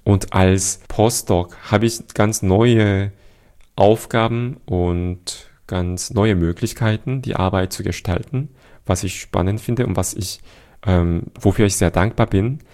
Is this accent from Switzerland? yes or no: no; Seoul, South Korea; wie die queeren Menschen in Seoul, also wo ich herkomme, in Südkorea unterwegs sind